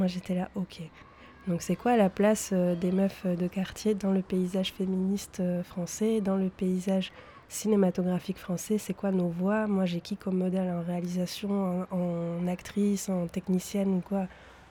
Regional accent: Toulouse, Occitanie, France; also born or lived in Jendouba, Tunisia; J'ai vécu entre la Tunisie et la France. La Tunisie, où j'ai grandi à Jindouba, une ville, un petit bassin de la frontière algérienne. Et Toulouse, où j'ai principalement grandi en Palo. Mais pas que, parce que j'ai un peu tourné dans tous les quartiers de Toulouse.

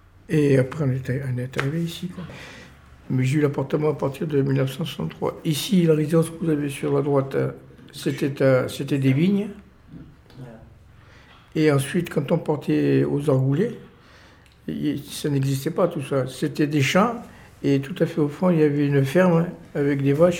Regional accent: Oran, Oran Province, Algeria; moved away as an adult; now in France; Moi, j'avais une réquisition du préfet d'Algérie, d'où je venais d'Oran, une réquisition pour partir immédiatement. J'étais dans la police en Algérie.

